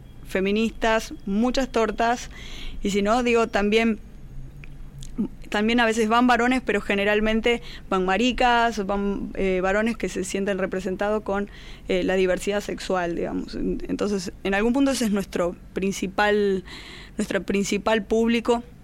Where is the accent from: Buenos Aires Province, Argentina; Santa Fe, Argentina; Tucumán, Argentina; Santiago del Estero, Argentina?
Tucumán, Argentina; now in Buenos Aires, Argentina; yo había ido a tocar a Tucumán, yo soy tucumana